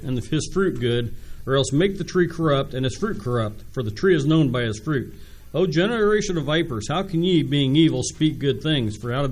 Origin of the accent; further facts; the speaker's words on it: Indianapolis, Indiana, United States; I used to say when I was growing up in Indianapolis, and it's still that way